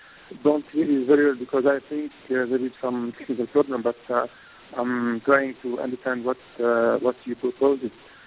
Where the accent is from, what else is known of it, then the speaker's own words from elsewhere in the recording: Tunisia; I'm from Tunisia.